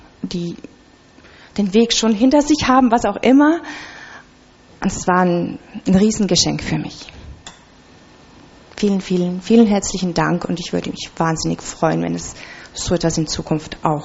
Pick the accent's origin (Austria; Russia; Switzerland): Switzerland; Biel, Bern; also ich komme aus Biel, aus der Schweiz, und dort gibt es das, also dort habe ich sowas nie wahrgenommen